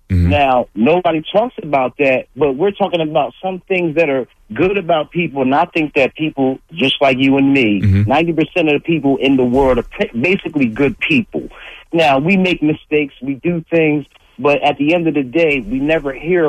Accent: Philadelphia, Pennsylvania, United States; I'm from Philadelphia.

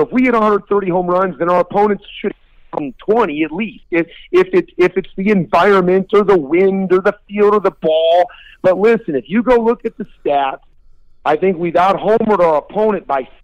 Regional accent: Ohio, United States; because I grew up in Northeast Ohio. And that's kind of the home of Thurman Munson.

